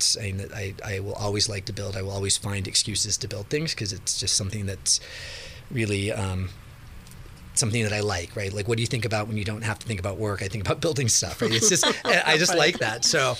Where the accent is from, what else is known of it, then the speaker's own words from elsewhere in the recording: Santa Rosa, California, United States; And I grew up in Santa Rosa with, you know, the ranch, as we call it, was always part of our family.